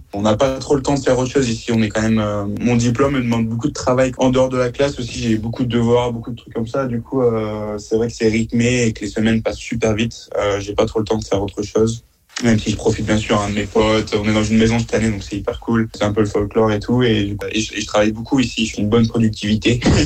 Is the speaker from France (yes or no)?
yes; France; C'est vrai que quand on est français, on voit un peu les Américains comme, on les met un peu comme sur un piédestal.